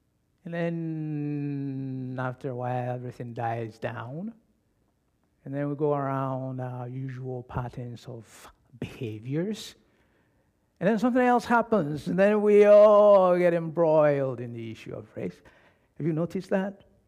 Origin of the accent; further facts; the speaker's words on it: Ghana; now in United States; I did not grow up here in the U.S., I'm a naturalized citizen. As you know, I'm originally from Ghana.